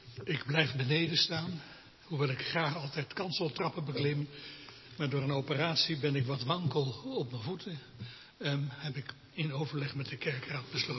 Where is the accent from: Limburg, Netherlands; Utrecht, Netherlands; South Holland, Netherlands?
South Holland, Netherlands; Rotterdam; al vanaf zo oud als kleine Sarah nu is, zat ik in de banken in de Hoflaankerk in Rotterdam, Kralingen, waar ik ben opgegroeid.